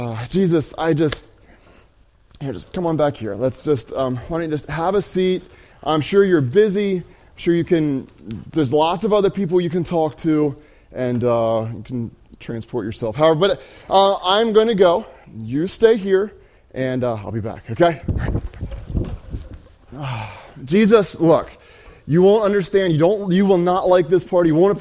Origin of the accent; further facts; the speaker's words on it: Delaware, United States; I grew up in Delaware on a farm in a fairly close Mennonite community, and was a fairly strong Christian home.